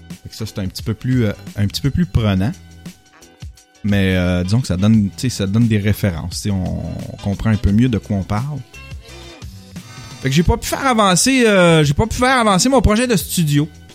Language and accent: French; Quebec, Canada; on est Québécois, puis qu'on a notre culture à nous autres, puis que t'sais, on a une barrière de langue, puis une barrière géographique un peu reclus.